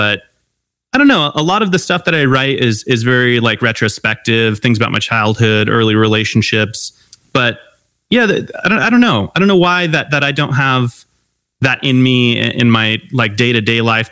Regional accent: Long Beach, California, United States; And so, we grew up in totally different areas. I grew up in Long Beach, California. He grew up in Pittsburgh.

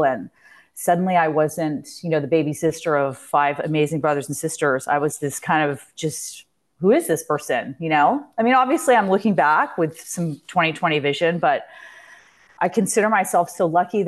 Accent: Honolulu, Hawaii, United States; I am originally from Honolulu, Hawaii.

